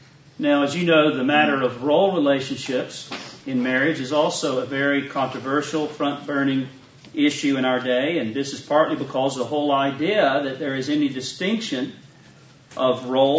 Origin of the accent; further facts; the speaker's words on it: the South, United States; accent: southern; so you won't be too distracted by my southern accent saying naked.